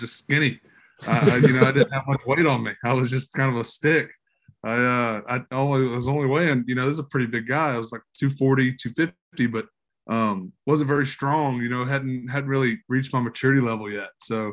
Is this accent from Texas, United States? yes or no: no; Monroe, Louisiana, United States; Yeah, originally, you know, from Monroe, Louisiana, little northeast corner of Louisiana, you know, kind of a small town